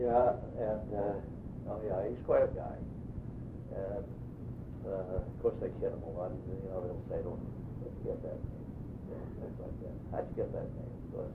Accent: Boston, Massachusetts, United States; that was, it happened in Boston, my hometown. I was born and raised right in East Boston

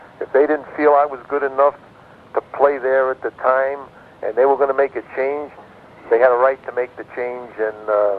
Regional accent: Brooklyn, New York, United States; I consider myself one of the luckiest guys you can ever imagine to be a young, skinny little runt growing up in Brooklyn

